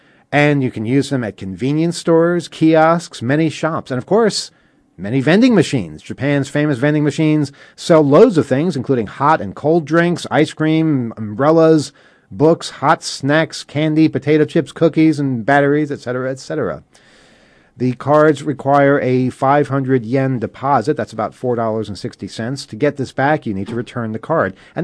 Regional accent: United Kingdom; As a Brit, I'm deeply ashamed of it.

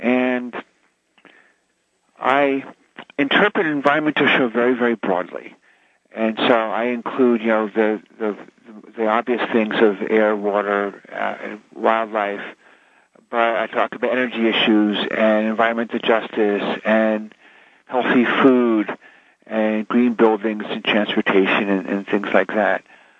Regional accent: New Jersey, United States; but I grew up in Jersey, and Jersey Central Power and Light would send their representatives to school

